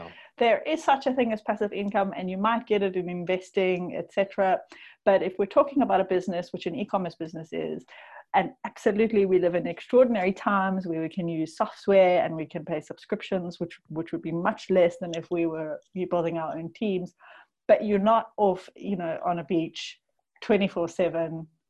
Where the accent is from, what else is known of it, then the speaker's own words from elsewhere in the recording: South Africa; I'm South African sitting on the east coast of South Africa now